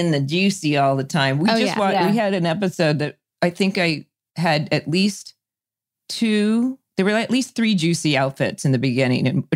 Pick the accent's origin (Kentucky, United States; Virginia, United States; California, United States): California, United States; because I grew up in Orange County.